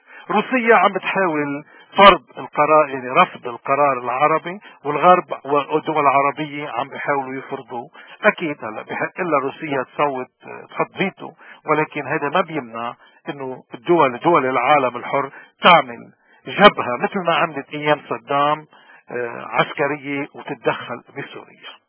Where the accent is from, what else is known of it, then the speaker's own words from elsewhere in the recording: Lebanon; بيكون إلنا كلبنانيين الشيطان أفضل من هذا النظام